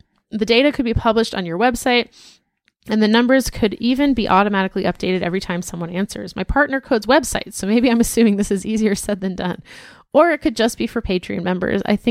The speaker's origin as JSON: {"language": "English", "town": "Torrance", "region": "California", "country": "United States", "said": "Also, I'm originally from Torrance. Actually, I'm third generation. My grandparents, parents, and extended family all went to Torrance High."}